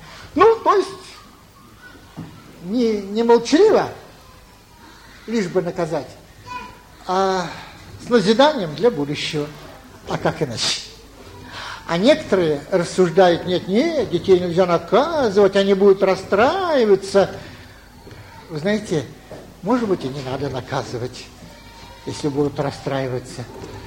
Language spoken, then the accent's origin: Russian; Moldova; Мы из Молдавии трудились на Курилах, вот сейчас на Сахалине.